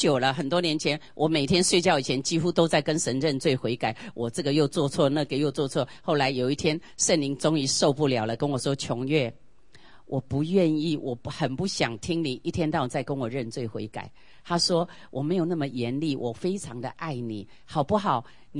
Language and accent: Chinese; China; 另外我们中国人还有一个就贫穷的瑕疵